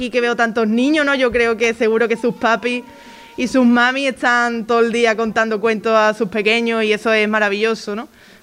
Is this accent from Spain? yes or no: yes; La Línea de la Concepción, Andalusia, Spain; Yo soy de La Línea, pero me ha parecido también muy guay trabajar con alguien que es de San Roque